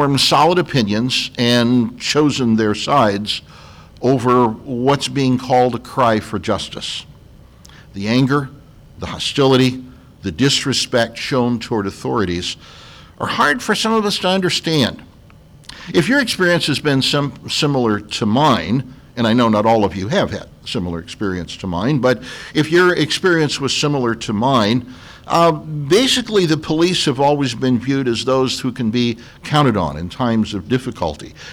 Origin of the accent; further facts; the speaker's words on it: St. Louis, Missouri, United States; I grew up in the St. Louis area, so was familiar with what the area was like.